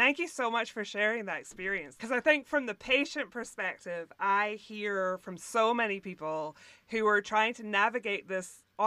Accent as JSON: {"language": "English", "region": "Scotland", "country": "United Kingdom", "said": "because I'm from Scotland, we're very self-deprecating people."}